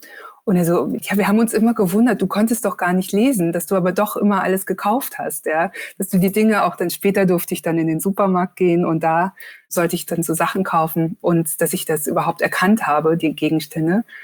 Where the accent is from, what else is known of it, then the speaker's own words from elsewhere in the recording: Hesse, Germany; ich bin auf dem Dorf aufgewachsen in Nordhessen in der Nähe von Kassel